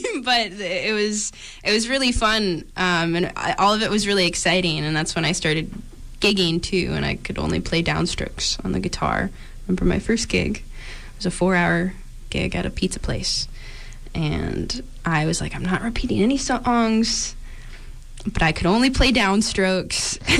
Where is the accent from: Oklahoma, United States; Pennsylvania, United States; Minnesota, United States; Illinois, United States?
Illinois, United States; I grew up in Illinois, so this was about an hour outside of Chicago.